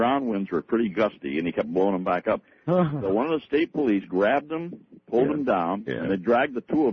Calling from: Boonton, New York, United States; I'm calling from Boonton, New York.

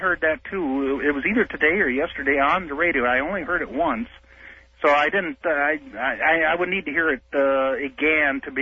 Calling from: Edmonds, Washington, United States; Hello, Art. I'm calling from Edmonds in KVI country here, 570.

